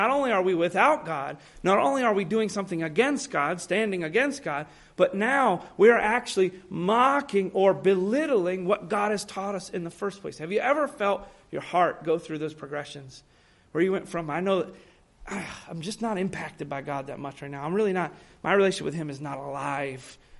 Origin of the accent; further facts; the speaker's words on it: United States; There's not many laws, and I'm an American.